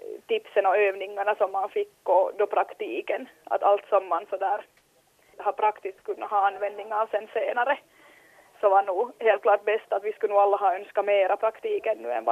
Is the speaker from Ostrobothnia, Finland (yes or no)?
no; Loviisa, Uusimaa, Finland; det är närmare liksom hemma när jag kommer från Lovisa.